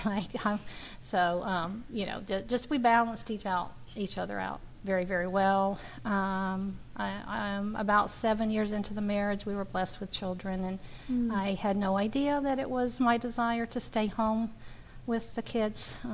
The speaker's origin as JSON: {"language": "English", "region": "Florida", "country": "United States", "said": "he had only my first name, and he knew that I was from Florida."}